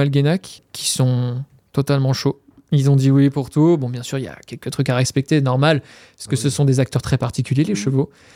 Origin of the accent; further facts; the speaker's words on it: Brittany, France; on est des Bretons, on est fiers de notre région